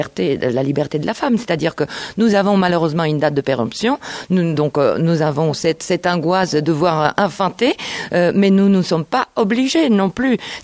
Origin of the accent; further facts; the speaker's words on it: Italy; French is a second language; Moi, je suis italienne, comme vous l'aurez un peu dans l'intuition de mon accent, un peu vaguement compris.